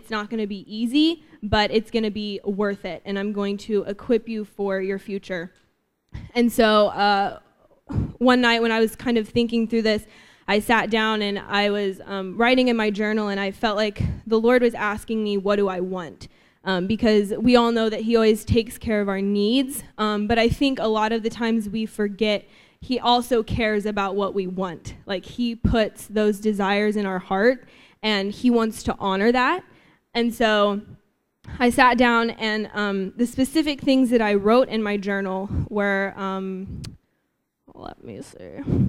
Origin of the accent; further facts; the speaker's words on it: Nashville, Tennessee, United States; now in Hazlet, United States; So I'm from Nashville, Tennessee, and I was living with my family, and I was working at a bakery.